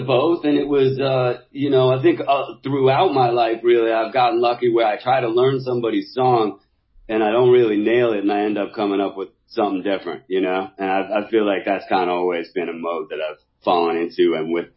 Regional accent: Seattle, Washington, United States; I was growing up in Seattle at that particular time.

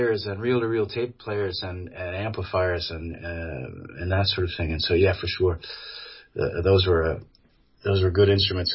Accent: Ventura, California, United States; also born or lived in Los Angeles; I spent a lot of time growing up in Ventura in L.A.

